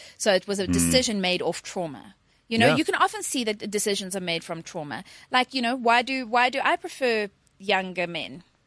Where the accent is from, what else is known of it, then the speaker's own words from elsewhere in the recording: Pretoria, Gauteng, South Africa; but actually I'm from Pretoria.